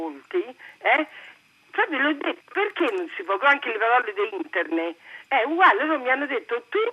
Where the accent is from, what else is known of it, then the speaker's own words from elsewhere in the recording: Rome, Lazio, Italy; Non molto. Sono romana.